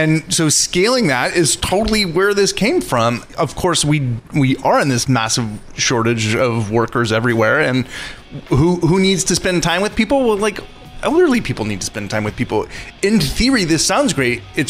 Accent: Oregon, United States; I grew up in Oregon. Oregon's not known for, sleepaway camps.

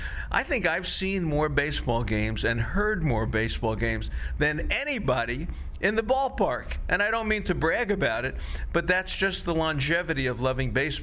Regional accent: Florida, United States; when I grew up in Florida, you know, people up in the east would be in snow and stuff like that.

